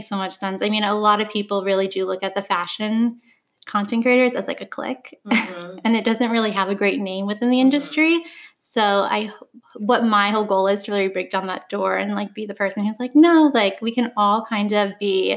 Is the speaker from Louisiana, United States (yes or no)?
no; New York, United States; So I am born and raised in New York.